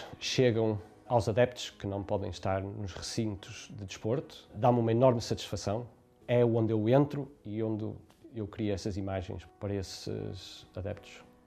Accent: Porto, Portugal; now in London, United Kingdom; sou natural do Porto, estou em Londres há 25 anos.

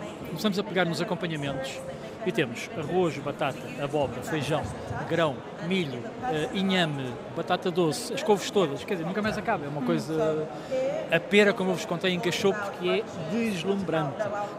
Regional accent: Lisbon, Portugal; por causa do meu pai, que era lisboeta, eu também sou lisboeta, eu sou um dos poucos lisboetas vivos, nunca ninguém é de Lisboa, eu sou de Lisboa

